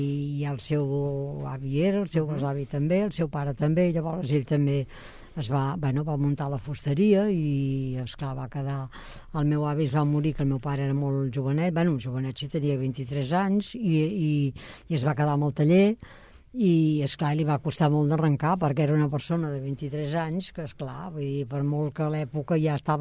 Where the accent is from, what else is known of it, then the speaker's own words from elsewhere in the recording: Sabadell, Catalonia, Spain; born there; Jo vaig néixer a Sabadell, al carrer Papa Pius.